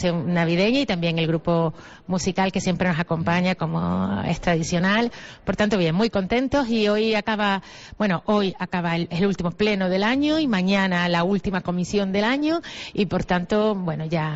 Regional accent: Canary Islands, Spain; Bueno, somos canarios y nuestro parlamento no podía ser de otra manera.

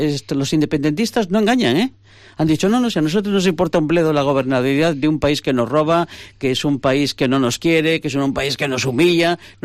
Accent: Spain; como española me siento humillada.

